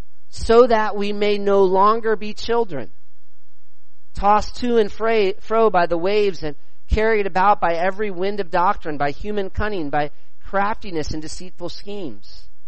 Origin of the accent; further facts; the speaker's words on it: United States; I'm American, so we love projects.